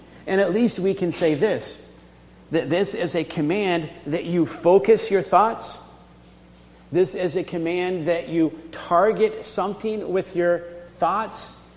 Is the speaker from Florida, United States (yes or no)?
yes; Florida, United States; I grew up in Florida, and we were fishing